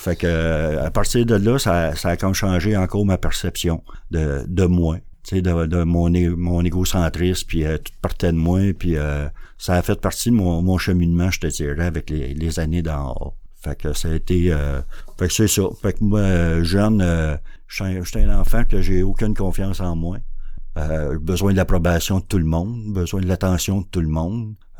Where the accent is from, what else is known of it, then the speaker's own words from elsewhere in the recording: Montreal, Quebec, Canada; J'ai grandi à Montréal, puis dans l'Est, puis l'Angelier, dans ces coins-là.